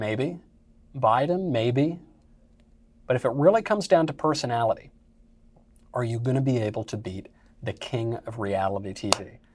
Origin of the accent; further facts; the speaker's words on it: New York, United States; I like Donald Trump. I'm from New York.